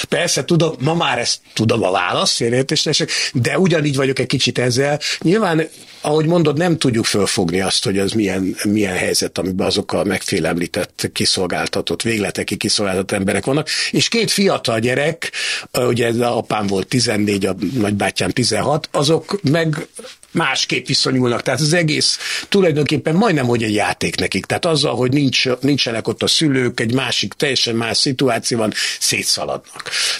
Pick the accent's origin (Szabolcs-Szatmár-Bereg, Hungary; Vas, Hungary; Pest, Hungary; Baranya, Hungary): Vas, Hungary; Szombathely; born there; moved away; 56-ban ő ott a Szombathelyen születtünk